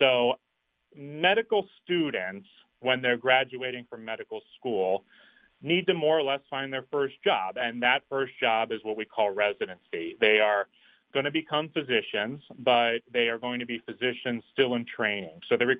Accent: Wilmington, Delaware, United States; I am a native Delawarean. I grew up in Wilmington.

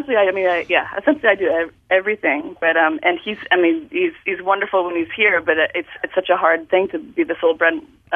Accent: United States; moved away as an adult; now in Montreal, California, United States; So I'm an American originally, and I married a French-Canadian here in Montreal.

